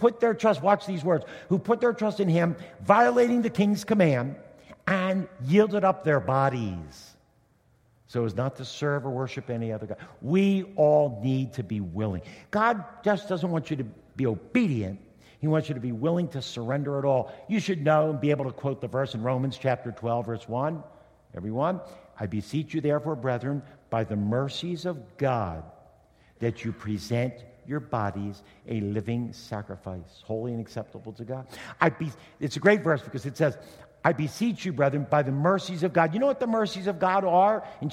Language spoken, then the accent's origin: English; East Coast, United States; I loved New Jersey. I grew up in the East Coast.